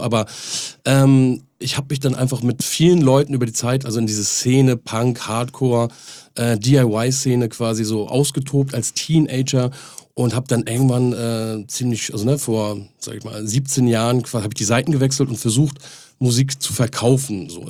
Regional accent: Henstedt-Ulzburg, Schleswig-Holstein, Germany; ich bin auf dem Dorf groß geworden, ein Gruß auch noch raus an meine Geburtsstadt, Heinstede-Ulzburg

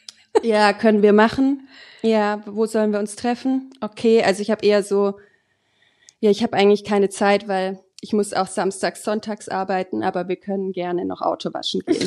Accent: Baden-Württemberg, Germany; ich komme ja aus dem Schwabenländle, also in der Nähe von Stuttgart aufgewachsen

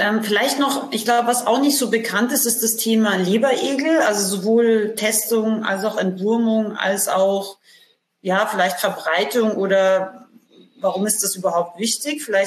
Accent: Austria; Also ich bin ursprünglich aus Österreich, also unsere Pferde waren ja auch mal auf der Alm und so.

